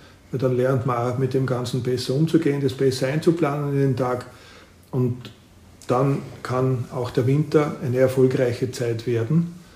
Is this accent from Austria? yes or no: yes; Salzburg, Austria; ob man jetzt dann im Frühjahr Marathon in Wien, Linz oder eben bei uns in Salzburg laufen will